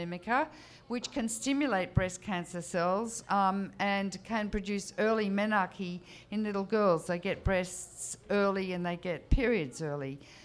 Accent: Australia; we mine uranium in Australia, hence my accent

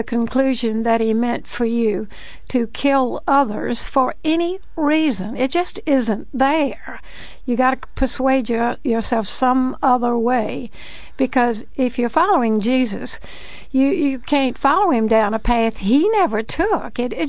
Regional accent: Birmingham, Alabama, United States; I come from Birmingham, Alabama. I see you smiling. Do you offer me your sympathy?

